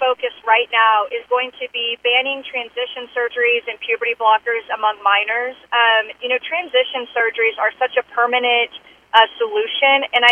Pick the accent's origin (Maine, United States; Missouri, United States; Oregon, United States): Missouri, United States; Stewartsville; now in Caldwell, United States; I'm the representative-elect for District 2, and I grew up in Sturtzville-Maysville area. I grew up on a fifth-generation farm. Now I live in Caldwell and Hamilton